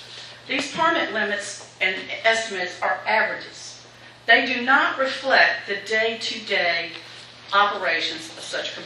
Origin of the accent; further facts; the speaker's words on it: North Carolina, United States; Because I am from Northampton County, I want to say something right up front.